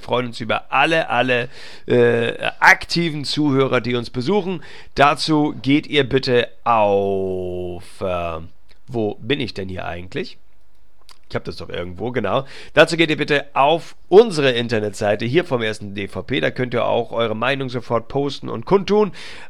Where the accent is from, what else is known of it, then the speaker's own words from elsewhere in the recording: Northern Germany, Germany; Ich gratuliere natürlich auch als Norddeutscher